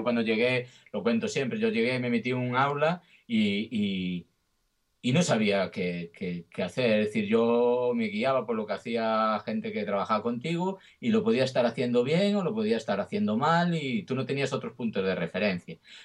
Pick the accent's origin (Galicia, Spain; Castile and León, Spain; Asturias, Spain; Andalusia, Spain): Galicia, Spain; Celanova; además de ser gallego, soy de Celanova, que aún ahonda más